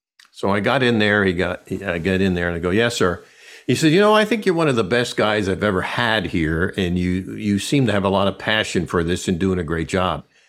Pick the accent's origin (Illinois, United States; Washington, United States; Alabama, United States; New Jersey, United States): New Jersey, United States; We grew up in New Jersey. We were applying to colleges.